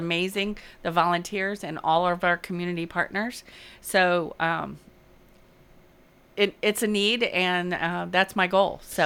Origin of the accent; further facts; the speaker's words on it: Chicago, Illinois, United States; Well, we're from Chicago, so how my husband drives anyway.